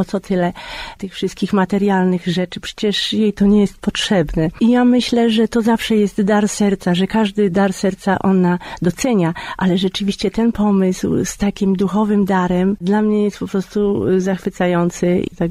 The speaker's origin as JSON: {"language": "Polish", "town": "Częstochowa", "region": "Silesian Voivodeship", "country": "Poland", "said": "Jestem dumna, że jestem z Częstochowy."}